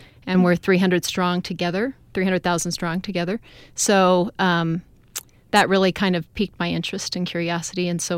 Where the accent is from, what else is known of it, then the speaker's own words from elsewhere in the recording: Virginia, United States; now in Ammon, United States; So I'm actually not an Idaho native. I was raised in Northern Virginia, and I started my career with a Central Intelligence Agency, and then moved out with my husband. He had an opportunity out here in Idaho, so we moved out here